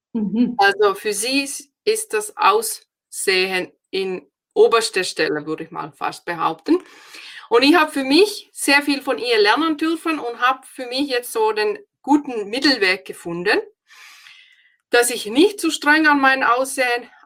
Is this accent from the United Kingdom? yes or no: no; Finland; German is a second language; moved away as an adult; now in Germany; Ich bin ja aus Finnland